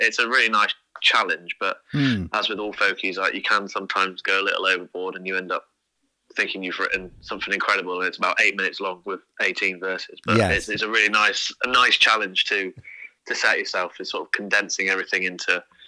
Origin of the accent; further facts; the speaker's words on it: Malmesbury, South West England, United Kingdom; also born or lived in Bath / Cornwall / Dartmoor; I was born in Bath and then raised up in Malmesbury. Left when I was 18. And headed down to Cornwall. I was down in Cornwall for 3 years. I lived up on Dartmoor for another two after that.